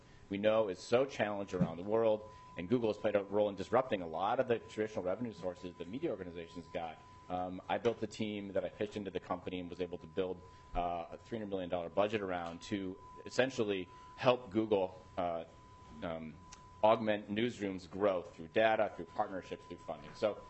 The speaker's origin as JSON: {"language": "English", "town": "Northfield", "region": "Minnesota", "country": "United States", "tie": "born or raised there", "said": "I grew up in Northfield, Minnesota, about an hour south of here."}